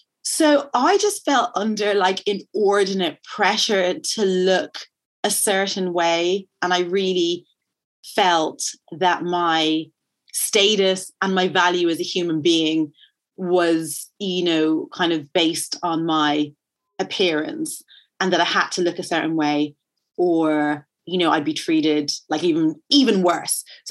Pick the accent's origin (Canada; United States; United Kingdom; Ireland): Ireland; there is so much that I love about and loved about growing up in Ireland, about being a teenager, about being a kid and being a teenager in Ireland, you know.